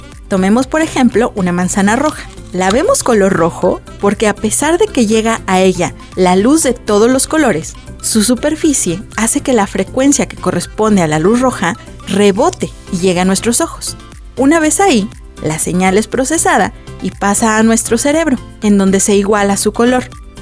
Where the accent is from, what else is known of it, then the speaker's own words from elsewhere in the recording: Mexico; Y como soy mexicana, me llena de orgullo poder compartirlos contigo.